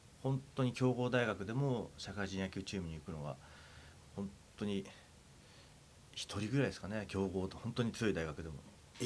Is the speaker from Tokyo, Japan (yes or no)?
no; Narashino, Chiba, Japan; 千葉県の僕はあの千葉県習志野高校という高校出身なんですけども